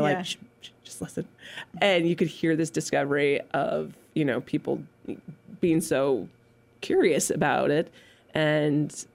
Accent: Massachusetts, United States; So, you know, Sam and I grew up in the Berkshires where it's part of, you know, we just know it. We just know the history.

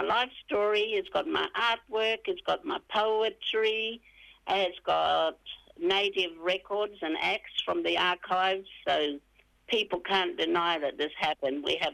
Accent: Carnarvon, Western Australia, Australia; Yeah, I was born in Carnarvon, but that's not my traditional country. Our family were removed from the Kimberleys and put into missions, but I still say Carnarvon's my home, it's my heartland and my childhood country.

